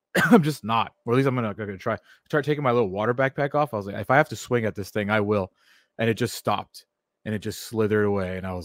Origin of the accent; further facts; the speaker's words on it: California, United States; I grew up in Ventura County. There's some trails out there up in Ojai that I would go climb.